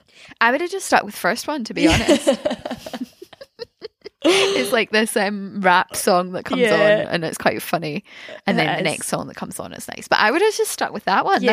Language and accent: English; Scotland, United Kingdom; accent: Scottish; you're welcome to feedback on how horrifically my Scottish accent is destroying your wonderful name.